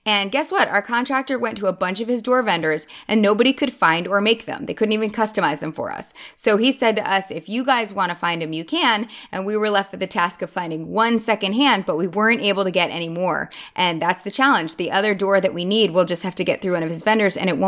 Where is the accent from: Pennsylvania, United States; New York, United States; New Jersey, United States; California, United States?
New Jersey, United States; we speak the same language. We're both from Jersey.